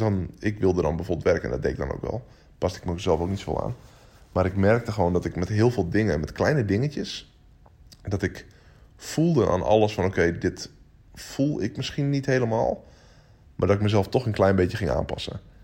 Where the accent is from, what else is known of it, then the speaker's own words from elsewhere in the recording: Drachten, Friesland, Netherlands; Ik ben opgegroeid in Drachten, in een dorp in Friesland.